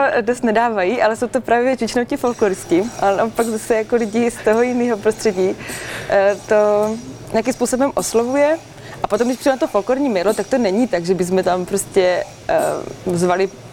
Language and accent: Czech; Brno, South Moravian Region, Czechia; Já jsem paradoxně teda z města, já jsem z Brna, ale pocházím z rodiny, kde nás je 5 sourozenců a všichni jsme houslisti.